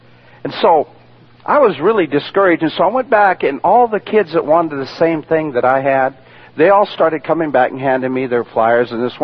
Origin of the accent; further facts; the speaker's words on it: Lakewood, Washington, United States; when I was littler, we were raised in Lakewood till we moved to Ruston.